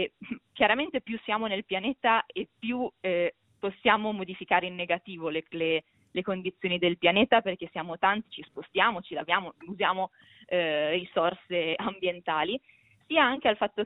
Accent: Veneto, Italy; io sono veneta e quindi anche personalmente l'ho potuto vedere con i miei occhi

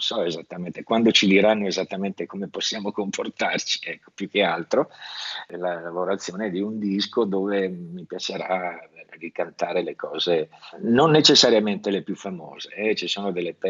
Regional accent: Milan, Lombardy, Italy; visto che sono milanese

